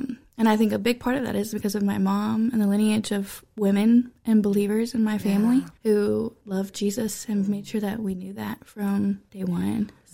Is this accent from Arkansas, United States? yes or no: no; Virginia, United States; I am a native of the Shenandoah Valley.